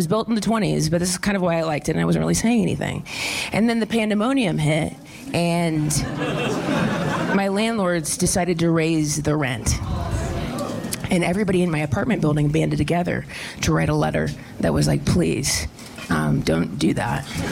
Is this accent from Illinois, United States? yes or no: no; Ohio, United States; now in Los Angeles, United States; I'm from Ohio and I didn't want to be like, I'm cold in my LA apartment